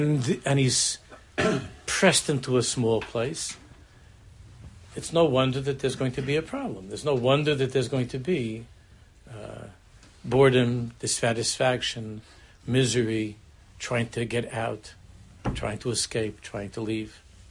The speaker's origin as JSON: {"language": "English", "country": "United States", "said": "I'm American, and that's my language."}